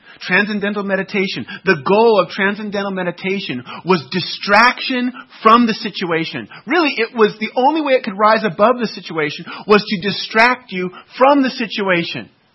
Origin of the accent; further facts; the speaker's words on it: California, United States; I grew up in the San Francisco Bay Area. Okay, we had plenty of those old hippie guys